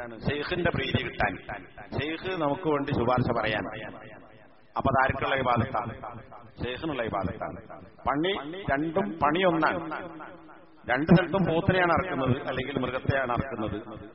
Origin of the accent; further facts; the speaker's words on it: Koduvally, Kerala, India; ഇപ്പൊ എന്റെ നാട്ടില് കൊടുവള്ളി, അവിടെ മറ്റേ ഈ നക്ഷബന്തി തരീഖത്തിന്റെ ആൾക്കാരുണ്ട്.